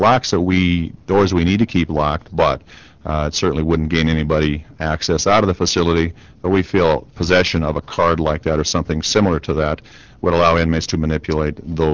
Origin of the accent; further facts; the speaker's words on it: Sioux Falls, South Dakota, United States; I'm from Sioux Falls, the warden at the South Dakota State Penitentiary